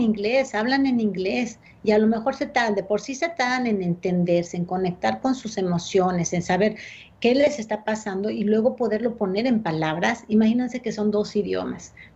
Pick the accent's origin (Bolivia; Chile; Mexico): Mexico; soy mexicana